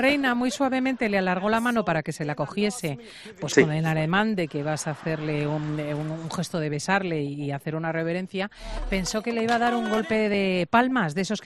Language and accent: Spanish; Spain; como también somos los españoles